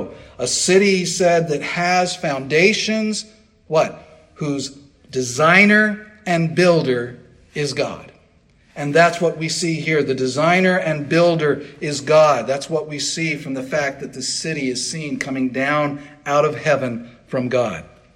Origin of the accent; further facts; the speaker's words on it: California, United States; moved away as an adult; also born or lived in Michigan; Back in 2003, Cindy and I moved from Southern California, where we had both generally Southern California, where we had grown up. We moved to Michigan.